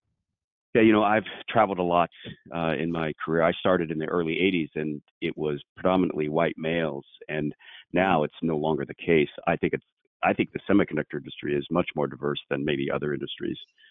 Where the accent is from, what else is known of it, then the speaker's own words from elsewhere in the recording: California, United States; growing up in Silicon Valley taught me that diversity is strength. You know, Silicon Valley is very diverse.